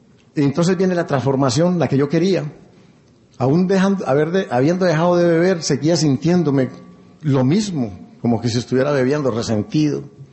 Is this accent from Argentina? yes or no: no; Pereira, Risaralda, Colombia; Yo soy de Pereira. Yo tengo ese grupo, siempre he ido.